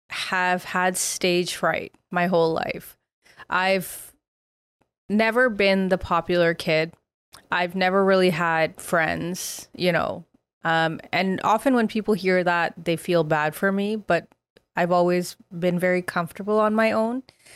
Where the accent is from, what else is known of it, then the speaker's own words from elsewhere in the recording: Canada; now in Australia; I moved to Cardiff to pursue my master's degree, which I didn't complete. And I went back to Ottawa, then I moved to Australia. And it was a lot of things that I went through as a Canadian, who's also obviously Indian.